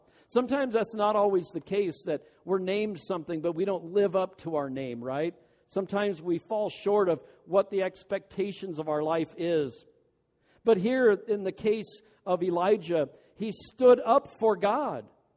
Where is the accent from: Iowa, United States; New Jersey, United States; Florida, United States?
Iowa, United States; When I came over here from Iowa, I lived in a little tiny town of about 1,000 named Dyke.